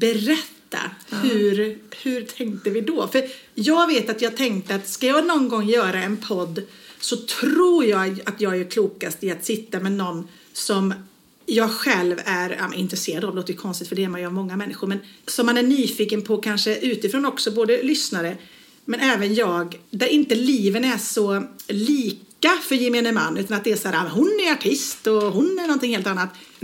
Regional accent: Viskafors, Västra Götaland County, Sweden; Viskafors utanför Borås.

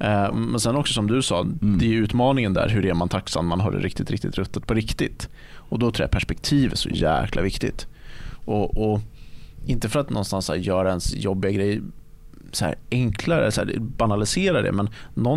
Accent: Sweden; Jag är svensk.

